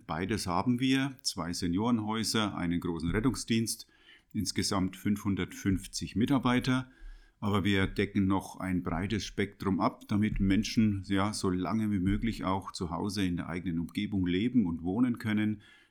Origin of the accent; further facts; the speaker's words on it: Kronach, Bavaria, Germany; ich bin im Landkreis Kronach geboren, bin hier zur Schule gegangen